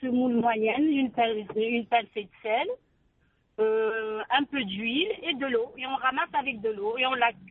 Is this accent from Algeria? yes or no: yes; Tizi Ouzou, Tizi Ouzou Province, Algeria; Bah, moi, je suis de Tizi Ouzou.